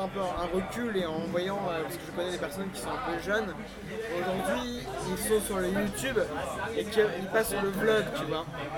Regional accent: Paris, Île-de-France, France; Oui, je suis parisien.

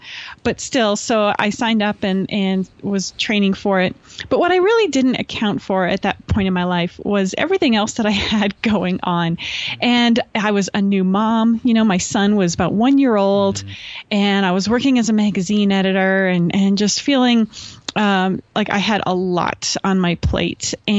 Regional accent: Canada; represent my home country of Canada

